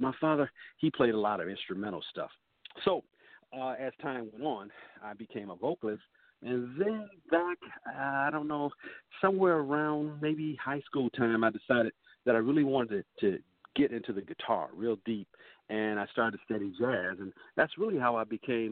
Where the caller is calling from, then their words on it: Detroit, Michigan, United States; I'm calling from Detroit, Michigan. You know, Motown.